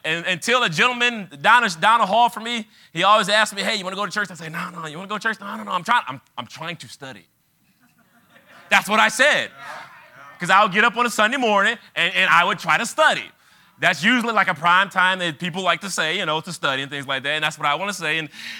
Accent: Detroit, Michigan, United States; I grew up in Detroit. We had organ, drum, bass.

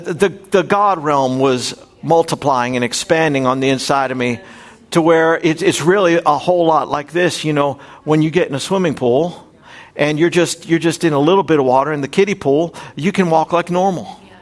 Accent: Florida, United States; My brother and I, we grew up in South Florida, and we had a swimming pool at our house.

